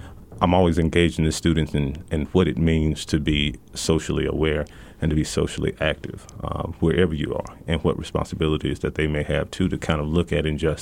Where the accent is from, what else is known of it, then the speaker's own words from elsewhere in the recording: Oxford, Mississippi, United States; now in El Paso, United States; I'm actually a native Mississippian. So I was born in Oxford, Mississippi, and I stayed in the state of Mississippi working until I actually came here to UTEP.